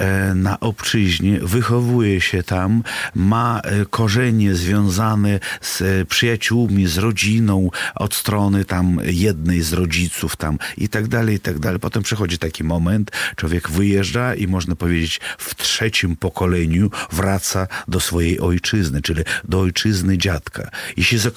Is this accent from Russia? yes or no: yes; Siberia, Russia; Ja urodziłem się na Syberii, wychowałem się tam, matka moja Rosjanka, ojciec pół Polak, pół Rosjanin